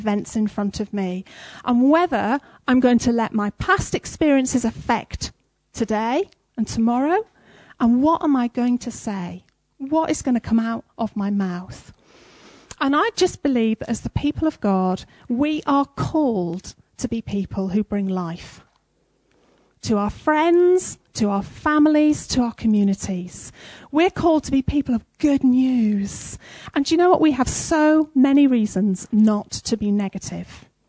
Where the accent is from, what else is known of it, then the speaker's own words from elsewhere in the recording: England, United Kingdom; So I'm English, and we tend to be a bit of a cynical bunch.